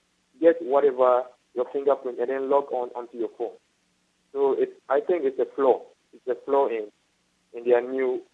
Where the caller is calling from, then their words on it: Ho, Volta, Ghana; I'm calling from Ghana.